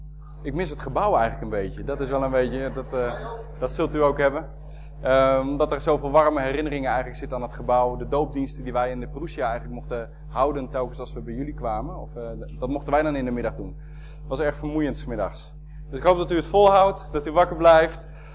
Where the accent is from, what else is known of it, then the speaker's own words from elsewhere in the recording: Soest, Utrecht, Netherlands; now in Sneek, Netherlands; Maar ik ben opgegroeid in Soest. En ik ben 6 jaar voorganger geweest hier in Boskoop.